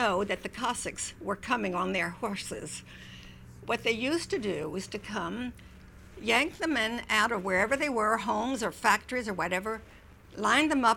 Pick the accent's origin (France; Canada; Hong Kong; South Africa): France; also born or lived in New Jersey; now in United States; though I came through Ellis Island when I came here from France, I had given it very little thought all these years until I lived in New Jersey